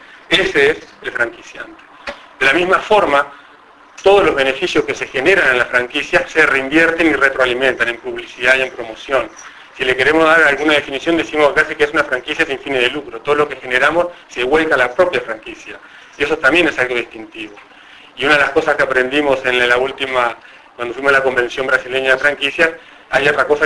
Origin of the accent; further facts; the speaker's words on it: Uruguay; lo único que podemos decir que lo hacemos 100% en todo el territorio somos los uruguayos.